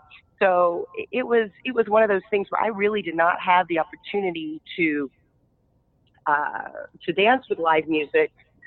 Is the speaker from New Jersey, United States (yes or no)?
no; Texas, United States; I'm from Texas, so I grew up in Texas, and I was at a Renaissance fair called Scarborough Fair